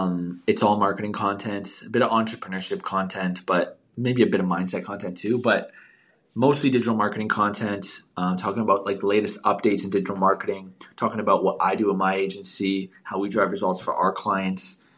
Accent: Canada; I'm a Canadian.

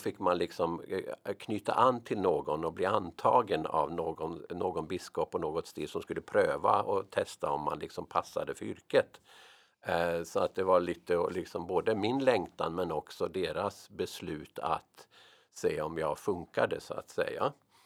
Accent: Ethiopia; jag var född och uppvuxen i Etiopien.

